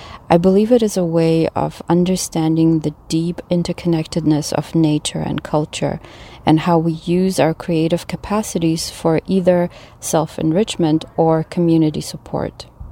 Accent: Canada; now in Denmark; I'm currently teaching fashion studies at the University of Southern Denmark, SDU, but I'm originally from Canada

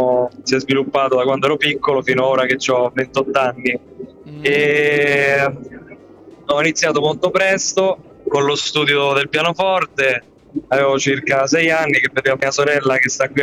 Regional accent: Rome, Lazio, Italy; now in Milan, Italy; Diciamo che ora sto a Milano ma vengo da Roma

